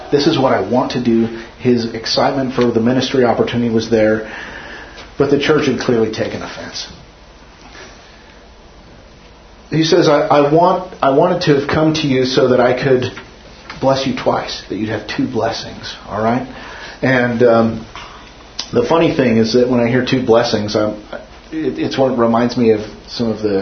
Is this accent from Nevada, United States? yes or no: yes; Carson City, Nevada, United States; I know him from growing up in Carson City.